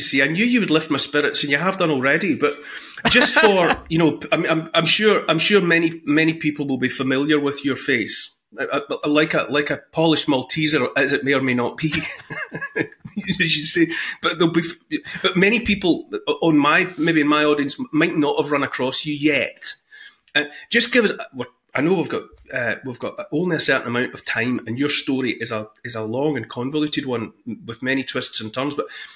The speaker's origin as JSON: {"language": "English", "region": "Scotland", "country": "United Kingdom", "tie": "born or raised there", "said": "We're both Scottish people brought up in the west of Scotland."}